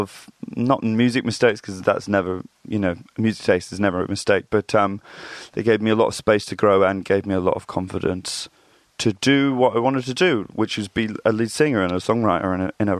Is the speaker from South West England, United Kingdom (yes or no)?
no; Reading, South East England, United Kingdom; I grew up in Reading, Berkshire, which I've kind of always thought is kind of a little bit of, it's kind of everywhere and nowhere at the same time. It looks like any other town, suburban town in the UK